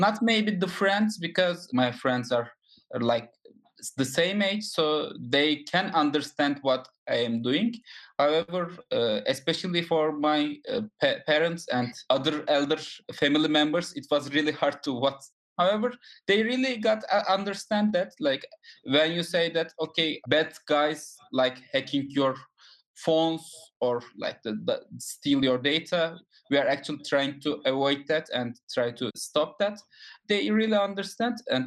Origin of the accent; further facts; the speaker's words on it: Turkey; English is a second language; now in United States; Turkey is my hometown. Everybody likes their hometown most.